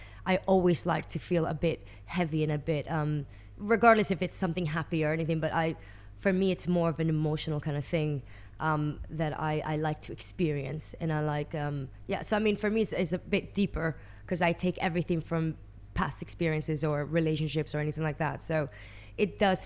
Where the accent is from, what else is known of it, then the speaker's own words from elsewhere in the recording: New York, United States; also born or lived in Valencia, Venezuela; Well, I was born in Valencia, Venezuela, and I was raised in New York since the age of 8.